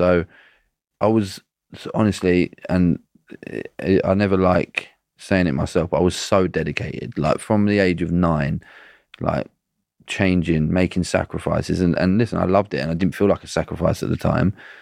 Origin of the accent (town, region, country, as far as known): England, United Kingdom